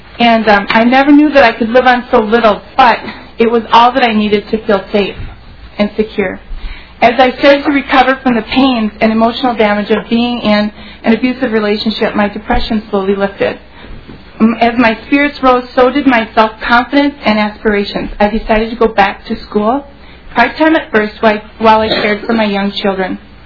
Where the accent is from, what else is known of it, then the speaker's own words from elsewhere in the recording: Hayfield, Minnesota, United States; I am from Hayfield, Minnesota. I am a science teacher at Hayfield High School.